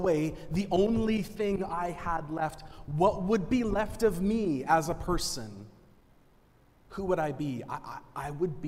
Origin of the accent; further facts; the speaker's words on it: Vancouver, British Columbia, Canada; As someone who's born and raised in Metro Vancouver, it's actually pretty easy for me to take the mountains for granted.